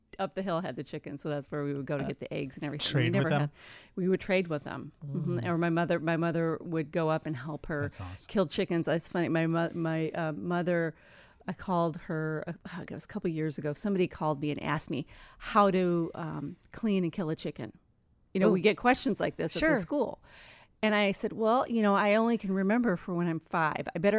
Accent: Fort Dodge, Iowa, United States; I'm from Iowa originally. Little town in Iowa.

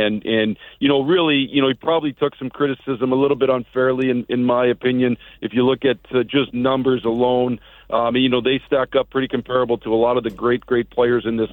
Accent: Michigan, United States; I grew up in Michigan

